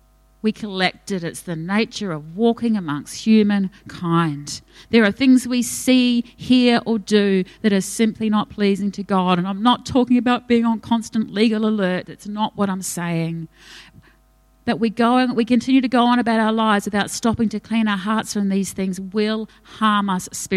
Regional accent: New Zealand; accent: Kiwi; there's my Kiwi accent.

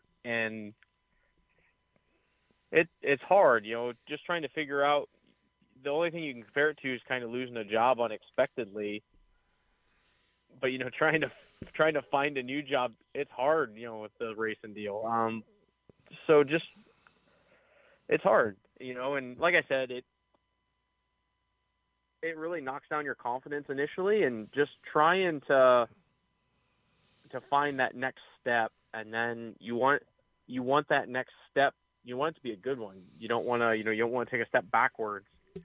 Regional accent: Fremont, Ohio, United States; both of us grew up in Ohio. We're right from the Attica-Fremont area.

